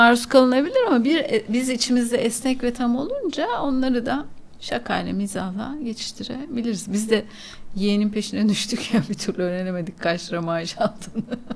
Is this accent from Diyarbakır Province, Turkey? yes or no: yes; Diyarbakır, Diyarbakır Province, Turkey; Yani ben de mesela senin için işte Diyarbakırlıyım.